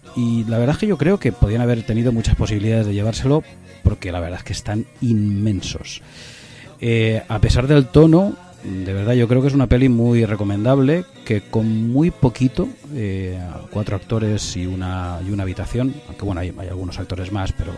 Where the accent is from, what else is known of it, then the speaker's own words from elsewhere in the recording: Alicante, Valencian Community, Spain; No señora, no, alicantino, de Alicante, no mezclemos cosas.